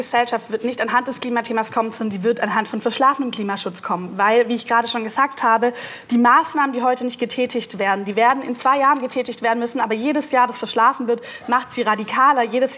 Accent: Baden-Württemberg, Germany; Ich meine, ich komme selber aus dem Dorf in Baden-Württemberg.

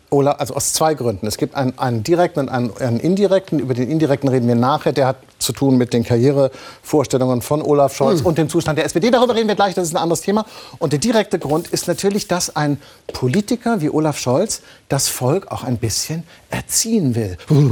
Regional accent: Hamburg, Germany; Ich komme aus Hamburg, verstehen Sie?

